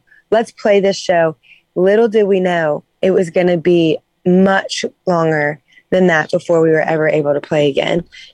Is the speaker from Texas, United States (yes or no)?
no; Louisiana, United States; I'm from Louisiana, so about as far south as you can get in the scheme of it all.